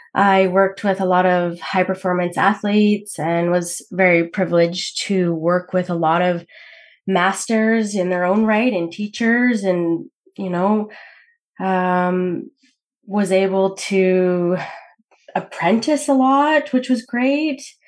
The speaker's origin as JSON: {"language": "English", "town": "Prince George", "region": "British Columbia", "country": "Canada", "said": "My family is from Malta. So it's a little island in the Mediterranean. Mm-hmm. And I am from Prince George originally, which is northern BC."}